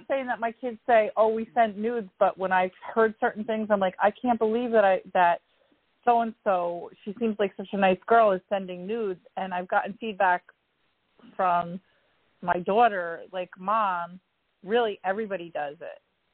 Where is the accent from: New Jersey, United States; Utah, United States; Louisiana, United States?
New Jersey, United States; Well, you know, I found out, and I don't know, like, you know, I'm from Jersey.